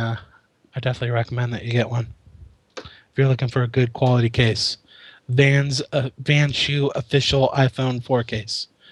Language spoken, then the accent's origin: English; Portland, Oregon, United States; it reminds me of a place in Portland. That's where I grew up in Oregon.